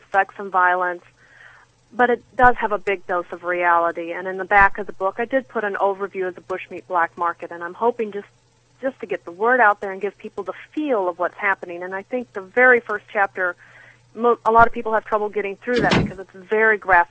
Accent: Missouri, United States; here in my home state of Missouri

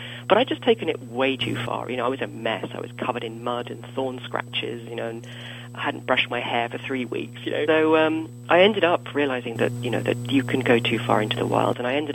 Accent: Cambridge, East of England, United Kingdom; And my hometown is Cambridge in England, and it's a pretty eccentric place.

